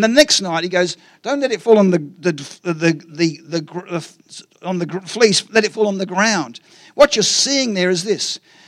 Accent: Australia; because it's shaped like a boomerang, it goes, and I'm Australian, and it returns

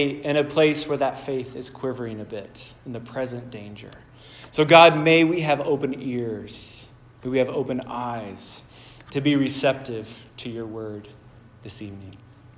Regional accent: Chico, California, United States; wife and I have been back in Chico for about a year and a half, or a year and a quarter. We grew up in Chico.

